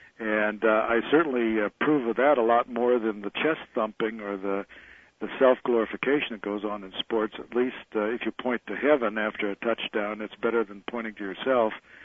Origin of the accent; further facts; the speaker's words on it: Nebraska, United States; I'm from Nebraska, and boy, if you...